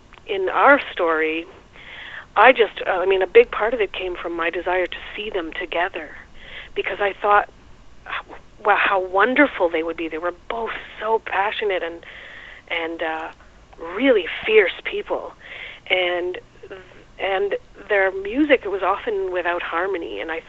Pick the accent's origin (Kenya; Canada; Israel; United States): Canada; Nova Scotia; now in Quebec, Canada; And I am from Nova Scotia originally, mm-hmm. but I lived in Quebec for more than 20 years and in the townships now for 10.